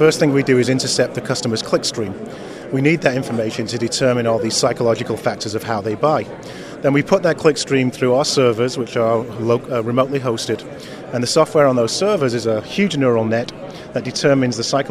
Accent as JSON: {"language": "English", "town": "Manchester", "region": "North West England", "country": "United Kingdom", "moved": "yes", "lives_now": "Austin, United States", "said": "I'm from Austin, Texas, and originally from Manchester, England."}